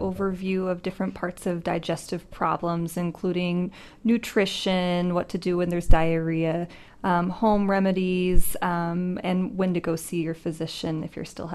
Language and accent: English; Indiana, United States; I grew up in Indiana. I'm a Hoosier born and raised.